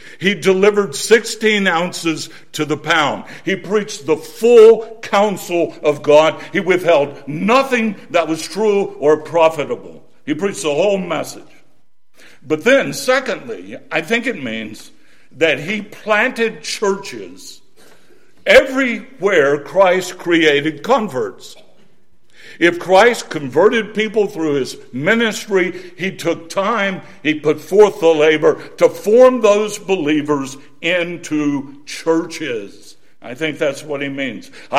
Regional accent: Winston-Salem, North Carolina, United States; I'm concerned about Winston-Salem. It's my hometown. It's where I spent the first 23 years of my life.

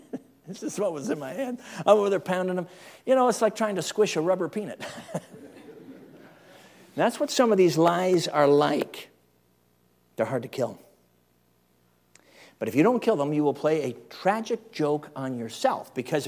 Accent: Chicago, Illinois, United States; I mean, I grew up in Chicago, we had bumblebees.

